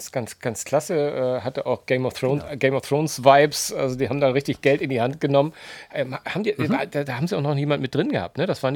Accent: Romania; Wie man das bei uns in Rumänien so sagt.

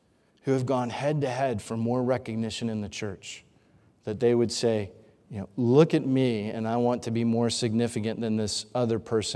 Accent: Northeast, United States; Many of you know I grew up in the Northeast. And sometimes when you're in the Northeast, you're walking along in the woods. And I grew up in a little town that was in every direction was 60 miles of woods and farmland.

